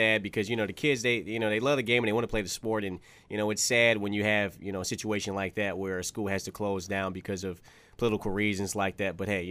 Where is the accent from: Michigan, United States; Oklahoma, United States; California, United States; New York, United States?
Michigan, United States; Detroit; Yeah, I mean, I grew up in Detroit, man